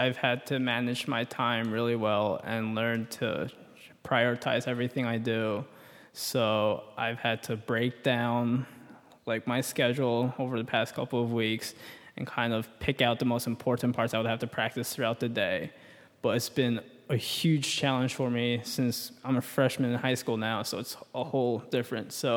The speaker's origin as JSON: {"language": "English", "town": "Chicago", "region": "Illinois", "country": "United States", "tie": "born or raised there", "said": "Well, I'm really into basketball, and my hometown is Chicago, so the Bulls are nice."}